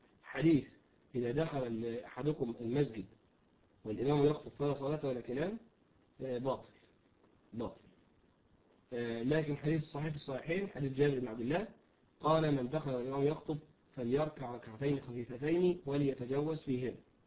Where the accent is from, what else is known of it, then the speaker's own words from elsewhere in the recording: Egypt; المخطوبة اللي هو بيسموه عندنا في مصر قرأ فتحتها